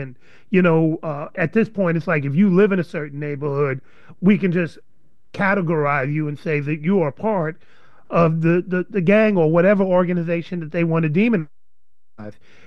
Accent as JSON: {"language": "English", "town": "Chicago", "region": "Illinois", "country": "United States", "said": "It's like, no, I'm from Chicago."}